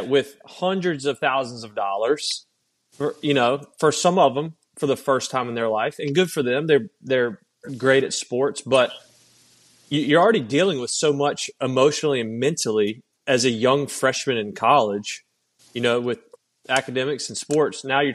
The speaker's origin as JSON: {"language": "English", "town": "Raleigh", "region": "North Carolina", "country": "United States", "said": "Hey, William and I, we're from Raleigh."}